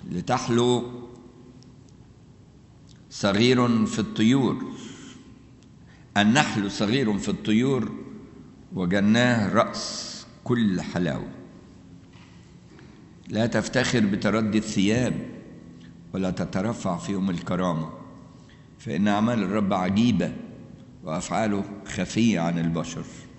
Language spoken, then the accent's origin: Arabic; Egypt; العادة دي مش موجودة عندنا كمصريين